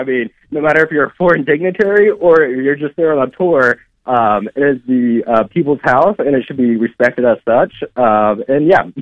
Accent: Virginia, United States; I mean, like you said, I'm from Virginia. I'm from the South originally.

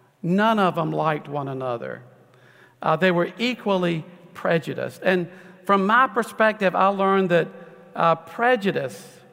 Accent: Lumberton, North Carolina, United States; I grew up in Robeson County, North Carolina. Now it's one of the poorest counties in the United States.

